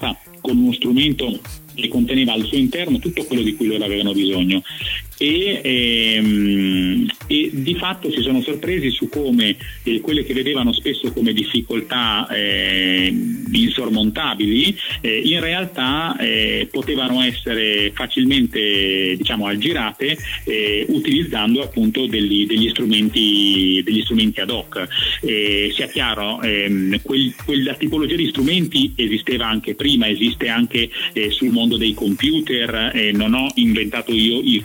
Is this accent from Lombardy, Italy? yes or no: yes; Milan, Lombardy, Italy; anche se io sono di Milano